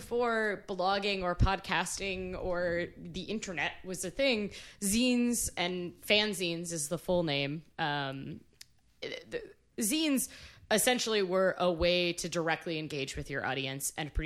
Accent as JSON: {"language": "English", "region": "Midwest", "country": "United States", "said": "See, like, I guess I'm from the Midwest, where I'm like..."}